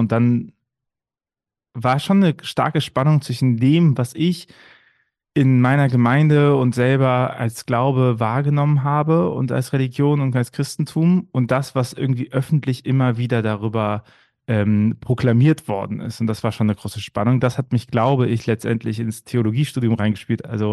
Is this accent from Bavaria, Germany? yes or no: no; Bonn, North Rhine-Westphalia, Germany; dass ich ganz klassisch kirchlich sozialisiert bin. Ich bin ja gebürtiger Bonner, also ich bin ja im Sendegebiet geboren und bin da ganz normal in die Kirchgemeinde gegangen. Aber sowohl in die evangelische als auch in die katholische, denn rheinisch-katholisch